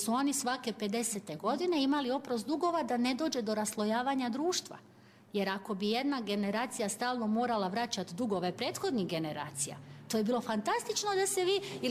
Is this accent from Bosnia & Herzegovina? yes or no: no; Klis, Split-Dalmatia County, Croatia; Evo, ja sam rodom iz Klisa u Dalmaciji.